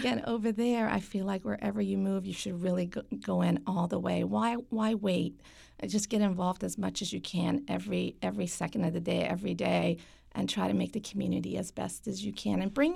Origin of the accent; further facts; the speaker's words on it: Virginia, United States; also born or lived in Iran; So, as you mentioned, I am an immigrant. I was born in Iran, but I grew up in Virginia. So I was in Southern Virginia, Hampton area at first, and then Northern Virginia.